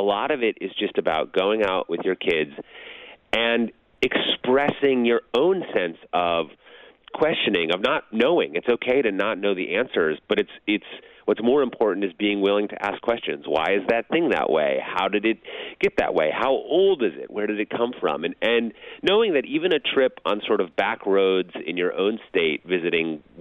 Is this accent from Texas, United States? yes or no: no; Minneapolis, Minnesota, United States; I grew up in Minneapolis, so we would do these trips to South Dakota, North Dakota, Wisconsin